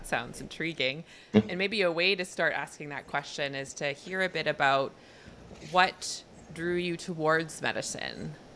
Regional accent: Canada; I'm a Canadian family physician

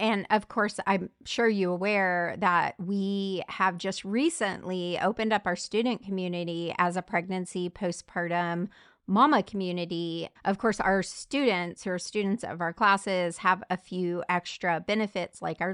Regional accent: Florida, United States; moved away as an adult; I moved away from my community, from my family. And this is before the internet, really. And I moved from Florida to a small town in Tennessee. And I was this city girl

